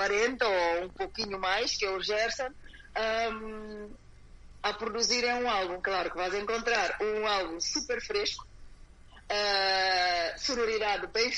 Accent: Guinea-Bissau; fazer lembrar o povo guineense que nós somos um só. Somos guineenses.

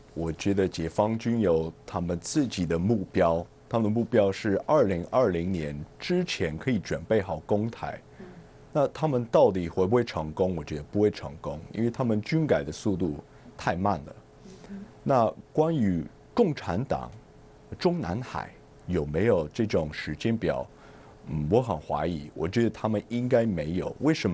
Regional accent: United States; 所以我觉得对我们美国人来讲，这是一个很重要的题目

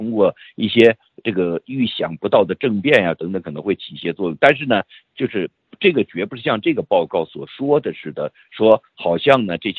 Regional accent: China; 我们都来自中国大陆

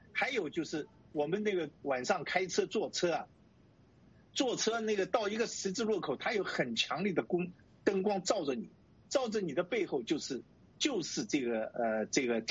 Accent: Hong Kong; 那个我本来就是我也是香港人的，我是对大陆也熟悉。

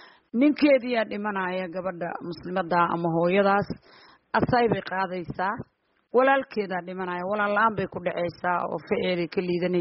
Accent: Galmudug, Somalia; reer Bullaani reer Galmudug baynu nahay

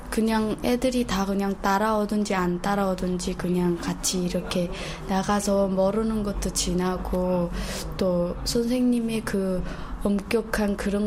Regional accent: North Korea; moved away as an adult

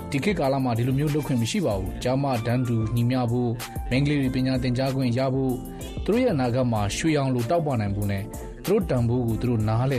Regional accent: Maungdaw, Rakhine State, Myanmar; born there; ကျွန်တော်ကမောင်နှောင်းမှာမွေးတော့ပါကျွန်တော်မွေးခဲ့တဲ့လူမှုပတ်ဝန်းကျင်ကအိုးမဲ့အိမ်မဲနဲ့နေရွှန့်ဆွန်ကထွက်ပြေးရတဲ့အခြေအနေတွေလူမျိုးတုံးတပ်ဖြတ်မှုကိုကျင်းပများစွာခံခဲ့ရတဲ့ပတ်ဝန်းကျင်ပေါ့

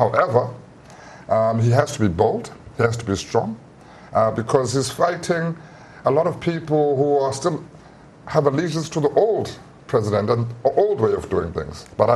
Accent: Johannesburg, Gauteng, South Africa; I'm also from Johannesburg, and I'm 36 years old, so it's that age group that's just outside of the millennials.

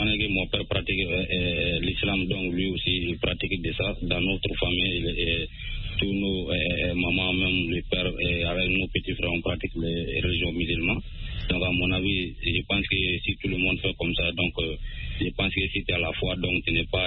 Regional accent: Sonikini, Koulikoro, Mali; Voilà, Sonikini.

